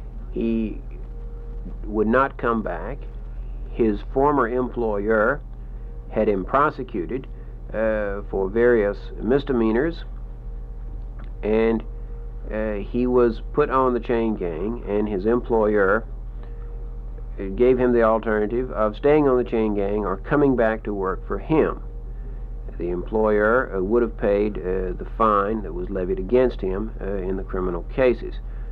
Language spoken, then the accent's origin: English; the South, United States; even as a Southerner.